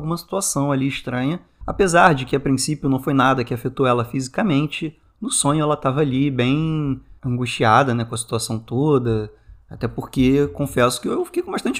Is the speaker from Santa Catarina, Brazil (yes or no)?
no; Minas Gerais, Brazil; Sou do interior de Minas e assim que me formei, fui trabalhar em uma escola agrícola que ficava na zona rural, a cerca de 16 quilômetros da minha cidade.